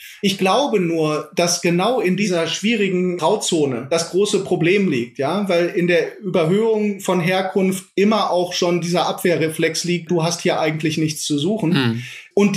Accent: Iserlohn, North Rhine-Westphalia, Germany; now in Leipzig, Germany; Ich habe meine alte Heimat, das ist Iserlohn nach wie vor, die nach Regen riechende Luft, die Wälder, das ist eine Heimat, die immer bleiben wird. Aber ich habe auch diese neue Heimat

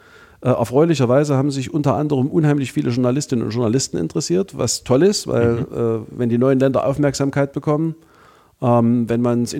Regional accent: Hohenstein-Ernstthal, Saxony, Germany; in meiner Heimatstadt Hohenstein-Ernstau

